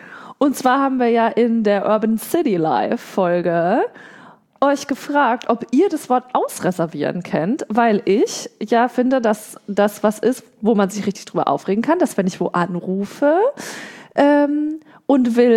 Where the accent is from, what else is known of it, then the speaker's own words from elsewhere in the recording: Southern Germany, Germany; ich komme ja selber aus Süddeutschland.